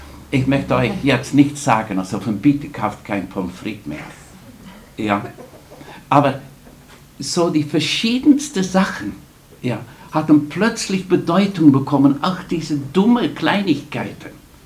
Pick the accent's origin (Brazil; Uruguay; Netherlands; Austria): Netherlands; German is a second language; bin ein Holländer, das brauche ich nicht einmal zu verraten, das könnt ihr nach dem dritten Satz schon hören.